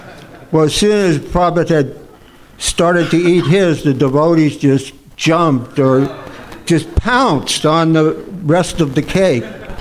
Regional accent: Gainesville, Florida, United States; I'd say, I'm from Gainesville.

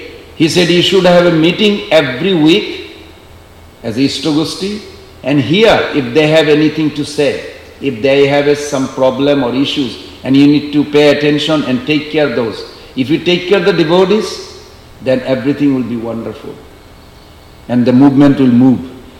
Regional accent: Kolkata, West Bengal, India; I grew up in Calcutta there, in the Albert Road, 3C Albert Road.

